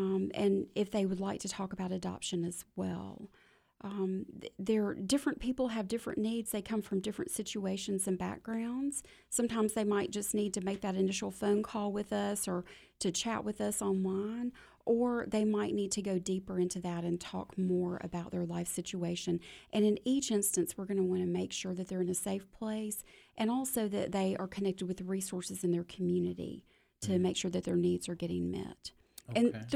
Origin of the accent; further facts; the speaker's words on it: Nigeria; Well, I'm from different places. I was asked where I was from, and I grew up in Nigeria as a missionary kid